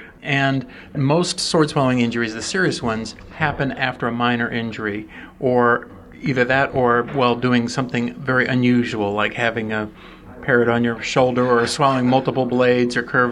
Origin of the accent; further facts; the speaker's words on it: Hartselle, Alabama, United States; I'm from Hartselle, Alabama.